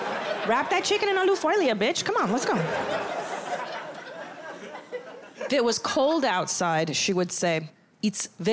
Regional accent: Los Angeles, California, United States; I'm from Los Angeles. It is 85 degrees Christmas Day.

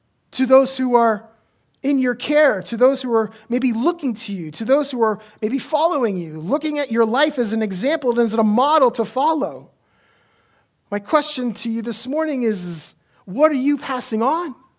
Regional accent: Maine, United States; accent: Maine; Man, that was a Mainer right there. My Maine accent came out right there.

